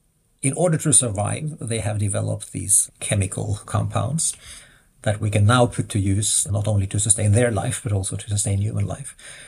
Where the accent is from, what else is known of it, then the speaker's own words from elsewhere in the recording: Norway; I'm not saying this because it's my home country, but it's Norway